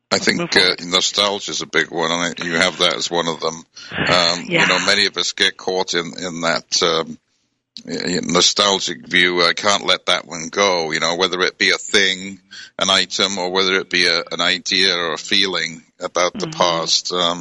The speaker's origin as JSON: {"language": "English", "region": "Wales", "country": "United Kingdom", "tie": "born or raised there", "said": "I grew up in Wales"}